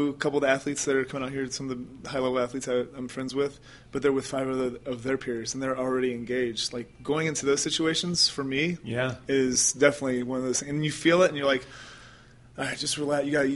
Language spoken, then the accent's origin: English; Florida, United States; I grew up in South Florida.